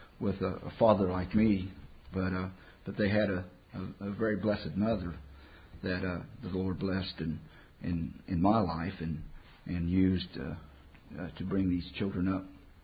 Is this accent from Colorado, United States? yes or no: yes; Colorado, United States; moved away; also born or lived in California; I was born and raised in Colorado, moved to California, went to high school in California